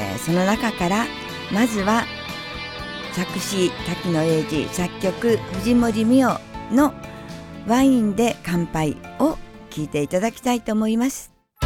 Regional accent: Mie, Japan; 私は三重県出身で、

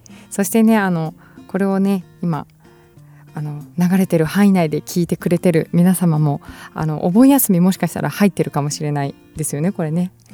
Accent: Hamamatsu, Shizuoka, Japan; 浜松、地元静岡県浜松市にある

